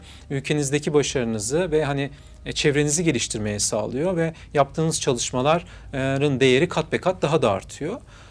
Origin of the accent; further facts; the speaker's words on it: Istanbul, Turkey; born there; 1975 İstanbul doğumluyum.